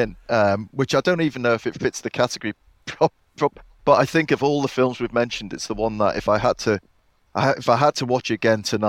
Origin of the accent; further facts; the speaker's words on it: Liverpool, North West England, United Kingdom; when I was growing up in Liverpool